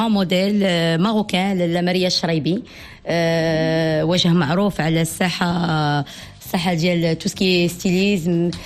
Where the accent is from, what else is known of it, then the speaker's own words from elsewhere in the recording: Casablanca, Casablanca-Settat, Morocco; born there; ديجا من مواليد الدار البيضاء